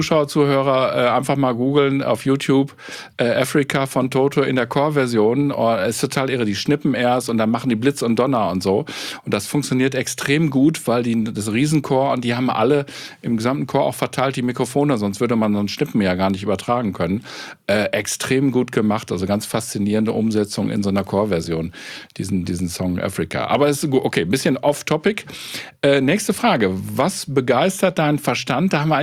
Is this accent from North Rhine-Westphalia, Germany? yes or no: yes; Münster, North Rhine-Westphalia, Germany; Meine Geburtsstadt ist Münster.